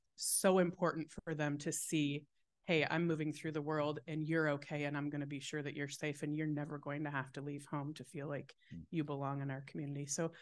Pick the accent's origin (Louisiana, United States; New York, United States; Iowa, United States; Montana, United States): Iowa, United States; I've been in the Des Moines area most of my adult life, and I'm from Iowa.